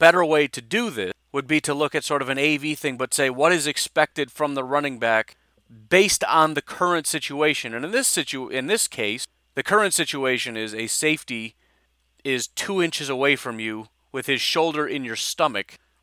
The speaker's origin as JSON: {"language": "English", "region": "Illinois", "country": "United States", "tie": "born or raised there", "said": "I've mentioned this before, but I grew up in Illinois."}